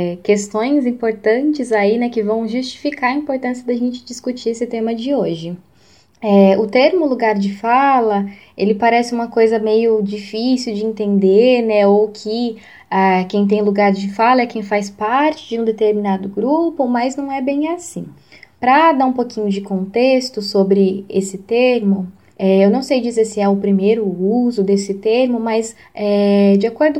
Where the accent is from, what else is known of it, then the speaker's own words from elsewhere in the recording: São Paulo, Brazil; born there; mulher negra, eu faço parte da comunidade LGBT, eu sou autista, eu nasci na Grande São Paulo e moro atualmente em São Paulo também